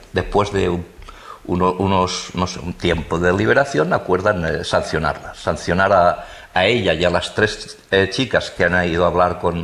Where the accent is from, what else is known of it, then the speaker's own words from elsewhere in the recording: Valencia, Valencian Community, Spain; para los que conocen Valencia o los que somos valencianos